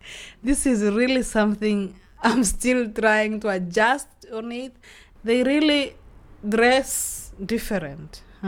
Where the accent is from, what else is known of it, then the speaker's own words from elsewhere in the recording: Tanzania; English is a second language; That for me is already gone, because I come from Tanzania.